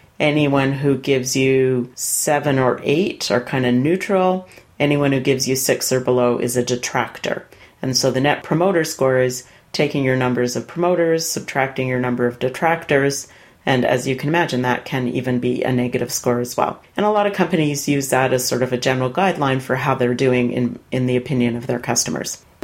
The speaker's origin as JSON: {"language": "English", "region": "Alberta", "country": "Canada", "tie": "born or raised there", "said": "I grew up in Alberta. We got lots of farms."}